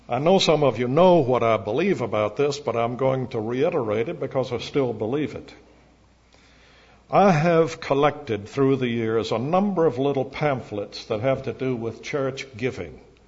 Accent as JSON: {"language": "English", "town": "Charleston", "region": "South Carolina", "country": "United States", "tie": "born or raised there", "said": "the church in which I grew up in Charleston, the First Presbyterian Church, the Old Scots Presbyterian Church, they call it"}